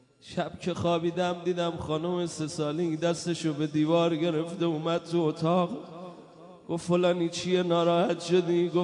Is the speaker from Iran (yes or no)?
yes; Iran; گفتم بیبی من از ایران اومدم، اگه داداشم و شفا ندی دیگه تو حرمت نمیام، باد غر می کنم، بر می گردم ایران.